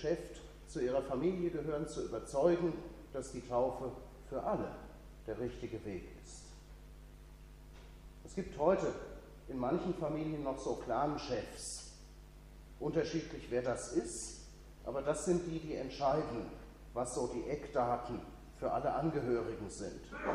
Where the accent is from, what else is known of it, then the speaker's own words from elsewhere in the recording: Hesse, Germany; Da, wo ich herkomme, auch, das passt gut. In Oberhessen.